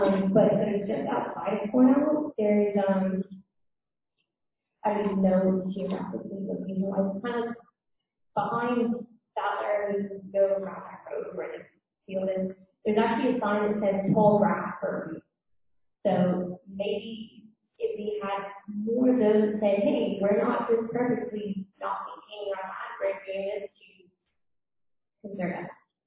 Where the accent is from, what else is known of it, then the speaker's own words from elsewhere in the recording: Bermuda; So I'm from Bermuda, very big on saving the turtles.